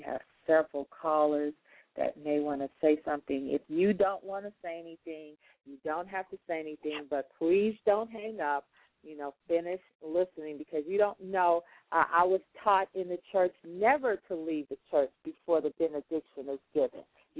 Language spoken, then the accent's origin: English; Chicago, Illinois, United States; now in North Carolina, United States; And Chicago is my hometown. Also, I live in North Carolina now, so maybe we can.